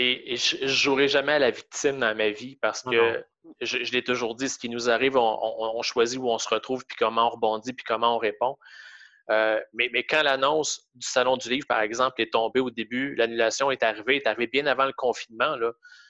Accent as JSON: {"language": "French", "town": "Longueuil", "region": "Quebec", "country": "Canada", "tie": "born or raised there", "said": "je viens du ghetto de Longueuil. Je veux dire, je viens d'un endroit où mes parents étaient concierges."}